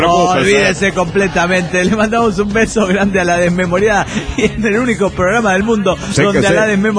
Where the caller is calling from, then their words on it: Los Andes, Valparaíso, Chile; Soy la desmemoriada de los Andes, Chile, po.